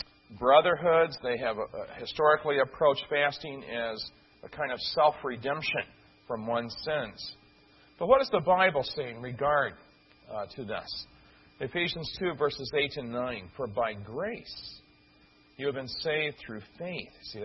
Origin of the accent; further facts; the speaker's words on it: Midwest, United States; as we call it where I grew up in the Midwest